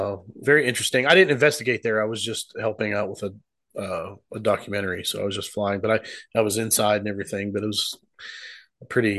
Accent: Pennsylvania, United States; Yep, I'm originally from Pennsylvania, so

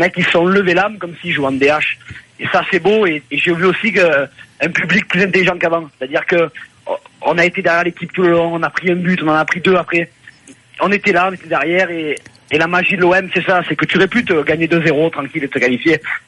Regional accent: Marseille, Provence-Alpes-Côte d'Azur, France; je suis fier d'être marseillais ce soir

